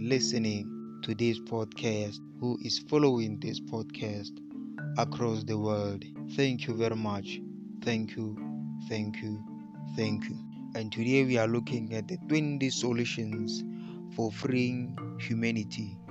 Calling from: South Africa; It is I and I … I'm broadcasting live from South Africa.

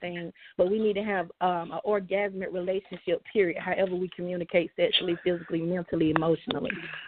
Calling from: Albany, Georgia, United States; I'm calling from Albany, Georgia.

